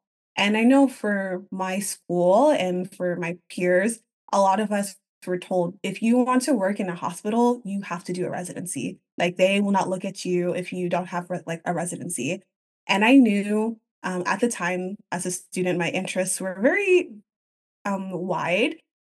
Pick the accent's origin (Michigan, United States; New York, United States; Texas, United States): Texas, United States; Austin; moved away as an adult; now in San Francisco, United States; And I came to California by way of Texas. I was born and raised in the Austin area, went to pharmacy school at Texas A&M.